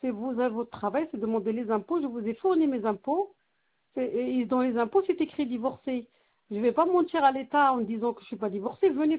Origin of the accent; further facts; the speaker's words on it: France; Je suis française. Je travaille. Je gère un CDI. Je vis avec mes deux enfants.